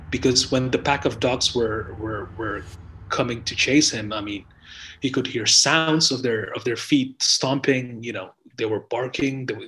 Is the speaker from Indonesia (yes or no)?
yes; Jakarta, Indonesia; Hello, I'm from Jakarta. I found your podcast by chance a few weeks ago.